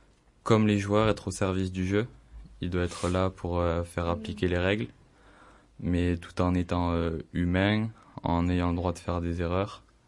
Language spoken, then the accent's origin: French; Saint-Jean, Occitanie, France; born there; j'ai 16 ans, je suis né à Saint-Jean près de Toulouse, je suis en seconde au lycée Déodat de Séverac en sport-études arbitrage.